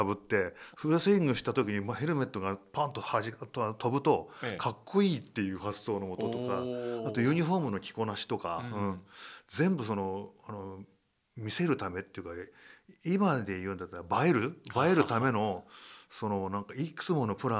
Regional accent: Tokyo, Japan; 東京生まれの東京育ちなので。

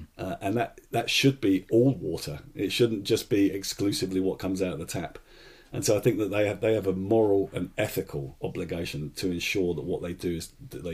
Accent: Marlow, South East England, United Kingdom; Marlow's my hometown. And to be fair, probably in the back of my mind, that was really a driving force to actually get to my hometown.

